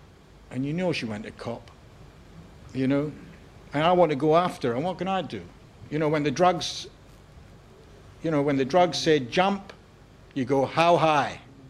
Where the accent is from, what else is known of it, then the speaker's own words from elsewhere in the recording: Scotland, United Kingdom; or like just me being Scottish, right?